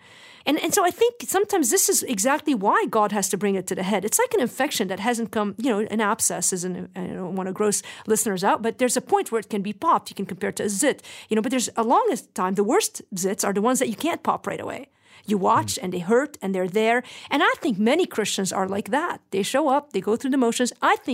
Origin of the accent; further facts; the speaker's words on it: Lebanon; I just remember growing up in Lebanon